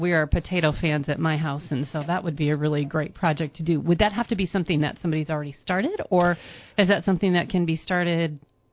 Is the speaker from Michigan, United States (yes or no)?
yes; Hudsonville, Michigan, United States; now in Holland, United States; I grew up in Hudsonville, and it was just all clay, and now I live on the north side of Holland, and it's all sand